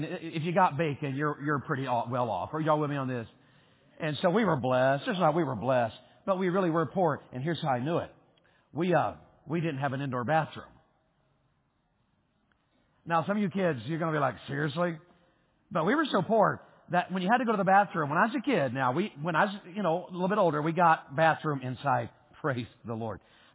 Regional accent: Wartburg, Tennessee, United States; When I was a kid, I was raised in Tennessee, a little town called Wartburg.

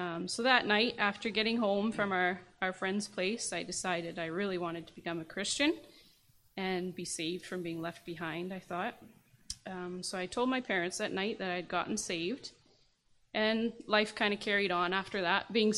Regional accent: Vancouver, British Columbia, Canada; I was very privileged to be born in a loving Christian home. I was born and raised in Vancouver, and we went to church every Sunday

